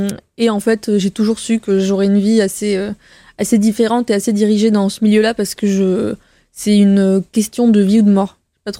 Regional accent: Beirut, Beirut Governorate, Lebanon; Alors, j'ai grandi au Liban. Mon père est libanais, ma mère est française. Je suis née à Beyrouth et j'ai passé toute mon enfance au Liban.

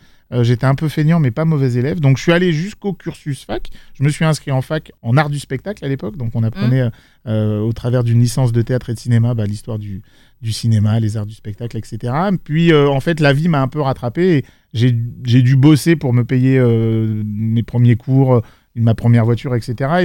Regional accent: Fontenay-le-Fleury, Île-de-France, France; also born or lived in Versailles; now in Aix-en-Provence, France; je suis né à Versailles. J'ai grandi dans le 78 à Fontenay-le-Fleury. J'ai gardé ces attaches-là et j'y habitais encore jusqu'à cet été.

